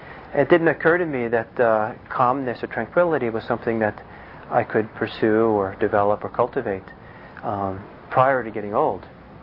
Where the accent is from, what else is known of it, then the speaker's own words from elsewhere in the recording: Norway; also born or lived in Italy; both in Norway where I grew up there, and also I grew up in Italy